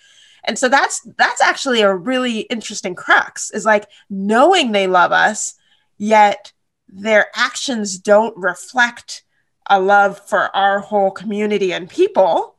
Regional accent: Washington, United States; also born or lived in Tennessee; I was born in Tennessee and raised in Washington State up near the Canadian border.

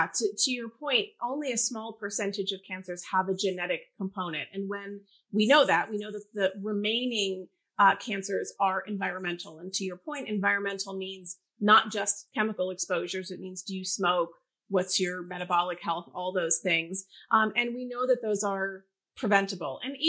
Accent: New England, United States; So I think I'm from New England, so I always think of analogies like in the fall when you're trying to rake leaves

